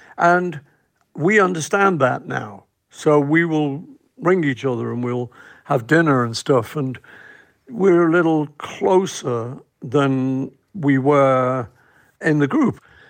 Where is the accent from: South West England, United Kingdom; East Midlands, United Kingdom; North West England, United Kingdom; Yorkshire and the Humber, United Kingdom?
North West England, United Kingdom; Liverpool; We're kids from Liverpool. We wanted money, we wanted fame, we wanted to be great successes.